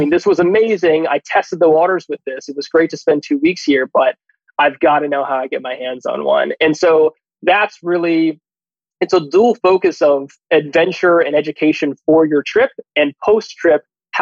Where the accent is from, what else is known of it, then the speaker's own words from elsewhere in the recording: East Coast, United States; Grace and I both living and being raised and growing up on the East Coast predominantly, our trip across the country, for me, was the first time I've ever been across the country.